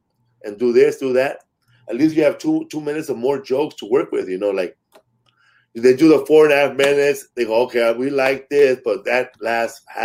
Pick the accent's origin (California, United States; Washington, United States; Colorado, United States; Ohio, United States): California, United States; Los Angeles; I'm from East Los Angeles, man. Boyle Heights.